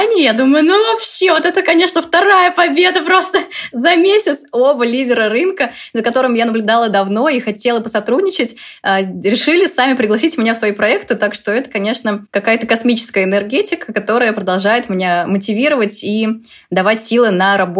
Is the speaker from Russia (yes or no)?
yes; Saransk, Mordovia, Russia; хоть у нас небольшой город, я из Саранска